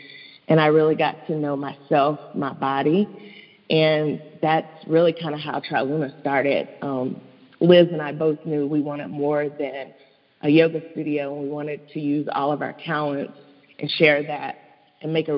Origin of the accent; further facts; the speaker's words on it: Tennessee, United States; accent: East Tennessee; born and raised in East Tennessee, hence the accent.